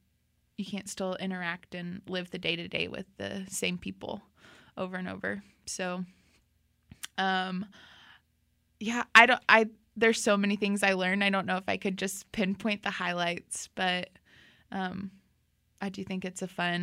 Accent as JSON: {"language": "English", "town": "Round Rock", "region": "Texas", "country": "United States", "tie": "born or raised there", "said": "We grew up in Round Rock, just north of Austin"}